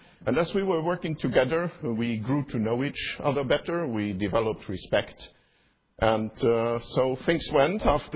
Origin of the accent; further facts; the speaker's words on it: Luxembourg; English is a second language; I was born in 1957 in Luxembourg in a somewhat protected environment. I grew up in a Roman Catholic family.